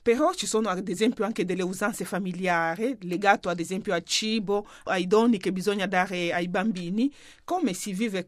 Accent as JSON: {"language": "Italian", "country": "DR Congo", "tie": "born or raised there", "said": "dalle mie parti, nella Repubblica Democratica del Congo, a Natale ai bambini, soprattutto nelle famiglie che se lo possono permettere, si regala un vestito nuovo"}